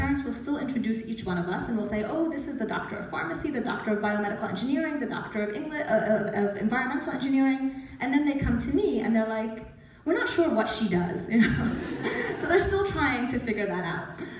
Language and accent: English; New Jersey, United States; trying to figure things out as we grew up in New Jersey, my sister and I.